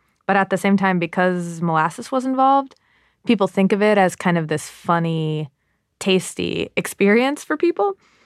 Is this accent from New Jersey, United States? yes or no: no; Massachusetts, United States; I grew up in Massachusetts